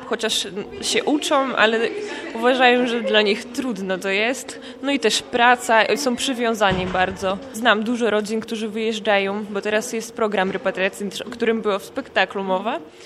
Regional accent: Kazakhstan; Polish is a second language; moved away as an adult; now in Gdańsk, Poland; bo akurat jestem tą studentką z Kazachstanu i właśnie 3 lata temu przyjechałam

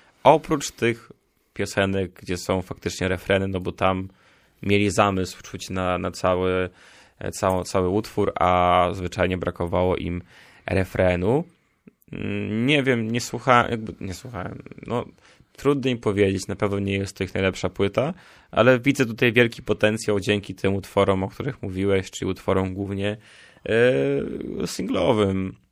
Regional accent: Podlaskie Voivodeship, Poland; Moja mama to katechetka, a ja jestem z Podlasia.

